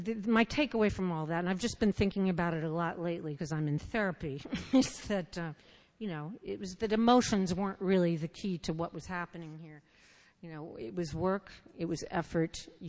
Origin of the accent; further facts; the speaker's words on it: Bethesda, Maryland, United States; I grew up in Bethesda, Maryland, in a beautiful white house on a hill. I had an oak tree out my bedroom window.